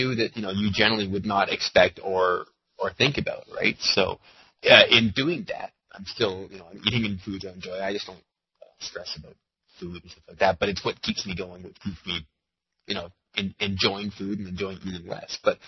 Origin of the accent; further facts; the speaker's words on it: Canada; they expected it being a Canadian.